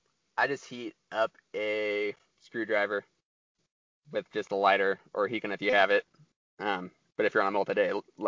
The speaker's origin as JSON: {"language": "English", "region": "Utah", "country": "United States", "said": "From Utah."}